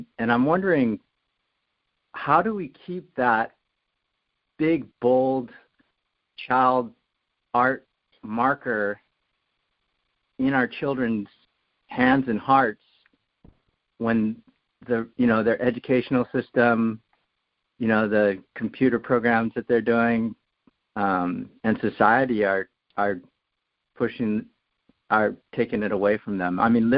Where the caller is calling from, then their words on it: Cupertino, California, United States; I'm calling from Cupertino.